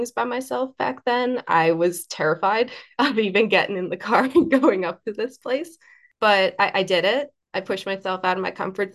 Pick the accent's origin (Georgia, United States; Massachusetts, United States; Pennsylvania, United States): Massachusetts, United States; Watertown; Yeah, I grew up in Watertown.